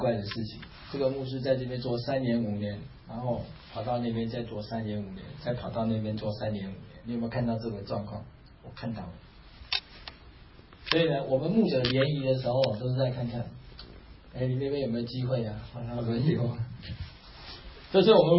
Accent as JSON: {"language": "Chinese", "country": "Taiwan", "said": "哦，我们台湾话叫“加西郎”哦"}